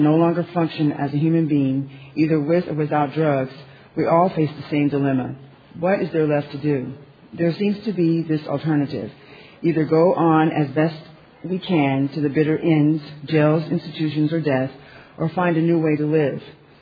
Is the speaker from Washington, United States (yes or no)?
no; Oakland, California, United States; I'm an addict from Oakland, California.